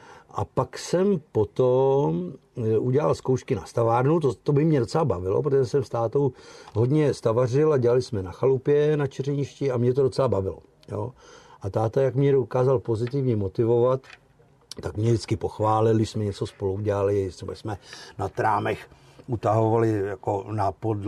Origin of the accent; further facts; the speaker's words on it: Ústí nad Labem, Ústí nad Labem Region, Czechia; Já jsem rozený v Ústí, jako rozdělený Ústečák, a můj táta … byl rozený v 28. na Střekově, kousek od Činohry, jako rodilej Ústečák, český menšinový chlapeček